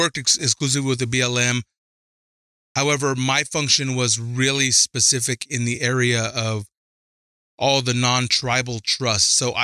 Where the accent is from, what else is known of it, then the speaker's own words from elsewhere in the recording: Reno, Nevada, United States; I was born in Reno, Nevada, January 3rd, 1980. Mm-hmm. I was born here in the city.